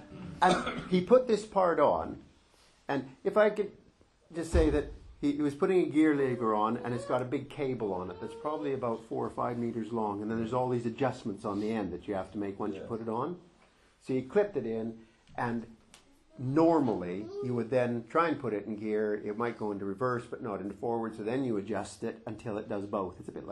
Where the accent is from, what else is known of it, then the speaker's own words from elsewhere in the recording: Aylsham, East of England, United Kingdom; You know, I come from Aylsham.